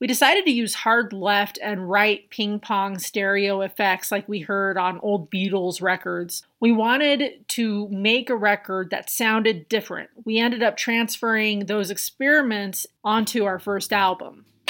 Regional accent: Forest Hills, New York, United States; the friends I grew up with in my hometown of Forest Hills, Queens.

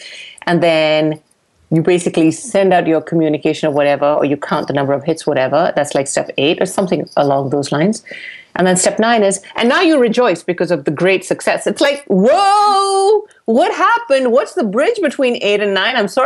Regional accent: India; accent: Indian; That's by my educated Indian accent.

